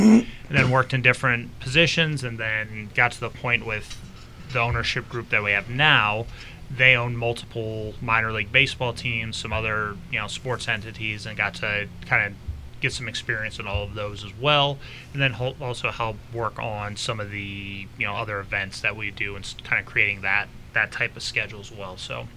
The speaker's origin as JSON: {"language": "English", "town": "Cleveland", "region": "Ohio", "country": "United States", "tie": "born or raised there", "said": "I grew up right outside of Cleveland, so I figured, well, this is a good opportunity, not too far from home."}